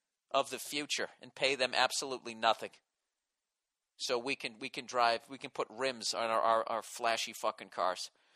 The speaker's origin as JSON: {"language": "English", "country": "Ireland", "said": "I'm Irish. I know why we got the reputation for being a bunch of drunk motherfuckers, because so many of us are"}